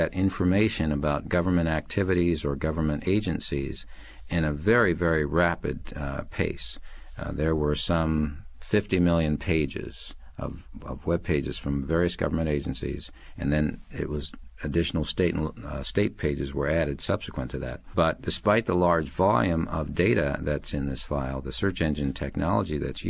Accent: Canton, Ohio, United States; I'm from Canton, Ohio, a wonderful little town in the middle of the state of Ohio. I was born and raised in Canton.

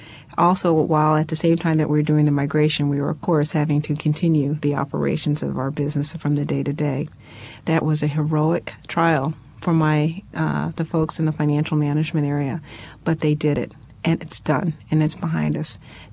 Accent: Alaska, United States; the best part of my job is to be able to go back to my home state, Alaska, go into the rural elementary schools in Bethel, Alaska

